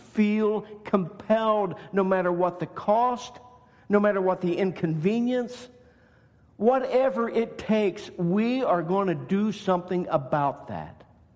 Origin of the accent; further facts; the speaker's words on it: West Virginia, United States; So growing up in West Virginia on Saturday mornings, we had this regular thing that we did.